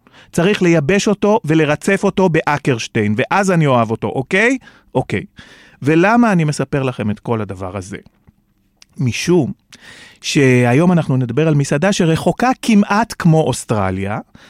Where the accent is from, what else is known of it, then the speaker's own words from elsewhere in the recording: Jerusalem, Jerusalem District, Israel; אני ירושלמי, אני שונא להתרטב, אני לא אוהב מים.